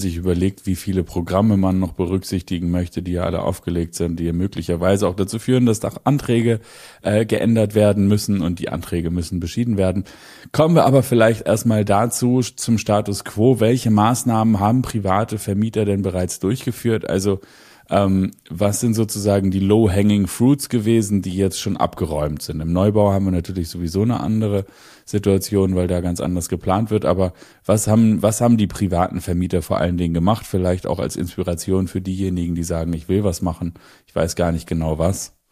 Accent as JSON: {"language": "German", "region": "Northern Germany", "country": "Germany", "said": "Ist das so rinnende Kartoffel, rote Kartoffel, wie das bei uns in Norddeutschland heißt?"}